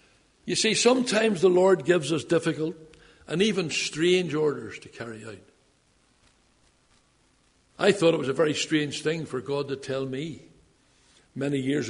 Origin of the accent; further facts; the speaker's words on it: Belfast, Northern Ireland, United Kingdom; I was brought up in Tigers Bay. We have our own language over there. It's like a foreign language when you hear it.